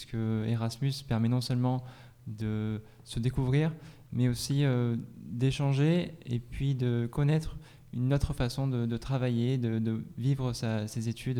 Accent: Marseille, Provence-Alpes-Côte d'Azur, France; born there; Je suis français de ma maman, et je suis né dans la cité phocéenne.

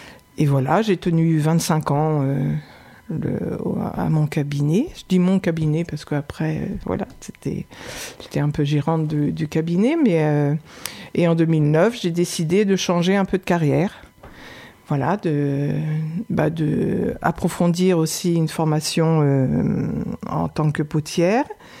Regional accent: Normandy, France; donc je suis normande d'origine depuis 1986. Je suis arrivée dans le Briançonnais en tant qu'infirmière.

